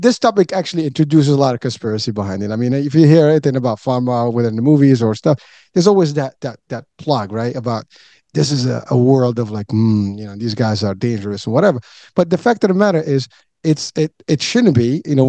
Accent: Morocco; I'm originally from Morocco.

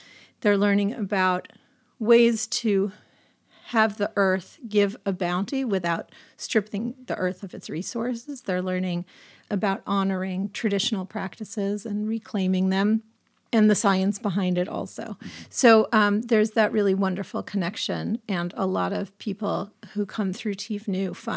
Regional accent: East Coast, United States; also born or lived in Minnesota; And I grew up mostly on the East Coast where palm fronds were not an option.

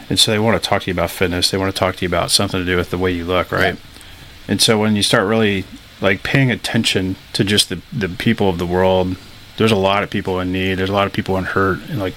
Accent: Griffith, Indiana, United States; I'm originally from Griffith, Indiana, which is outside of Chicago, basically next door to where … grew up, in Gary, Indiana, which nobody knows where my hometown is. I always say Chicago because it's just easier.

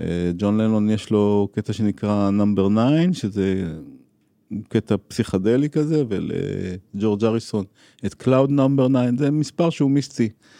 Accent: Ashdod, Southern District, Israel; גדלנו בדירת 3 חדרים באשדוד, 60 מטר בשיקונים שם

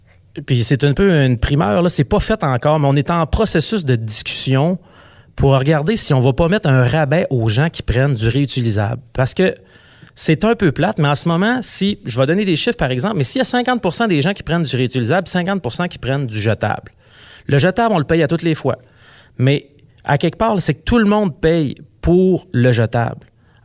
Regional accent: Quebec, Canada; Moi, je suis du Lac-Saint-Jean, ma conjointe est de Trois-Rivières.

